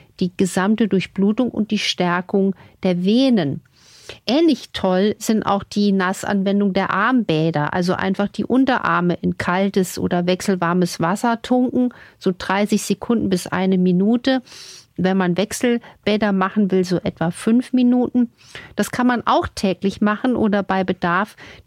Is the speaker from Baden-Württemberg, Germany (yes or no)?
no; Saarland, Germany; Also auch bei uns zu Hause im Saarland gab es früher sehr, sehr viele Kneippbecken überall.